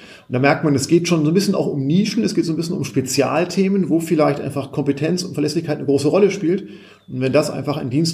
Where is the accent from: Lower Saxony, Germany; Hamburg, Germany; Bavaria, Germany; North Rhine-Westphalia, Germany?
Hamburg, Germany; als Hamburger freue ich mich natürlich